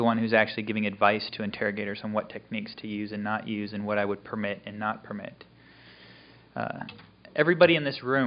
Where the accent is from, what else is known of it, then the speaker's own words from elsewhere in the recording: United States; I want to issue you a formal apology for me as an American